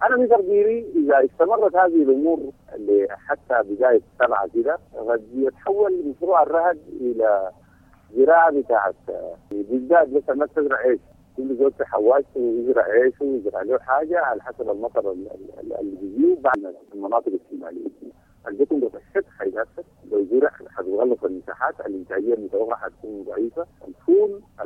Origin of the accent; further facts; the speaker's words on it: Sudan; ده أكبر دليل على عشان احنا كسودانيين هم في مشاريع زي دي يعني.